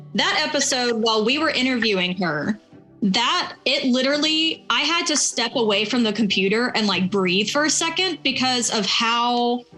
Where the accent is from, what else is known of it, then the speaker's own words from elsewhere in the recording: Southern Appalachia, United States; Yeah, even though I grew up in Southern Appalachia, but whatever.